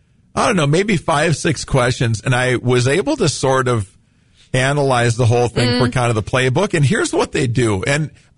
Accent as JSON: {"language": "English", "town": "Mankato", "region": "Minnesota", "country": "United States", "tie": "born or raised there", "said": "I grew up in Mankato and I was a teacher there and I'm a small town guy."}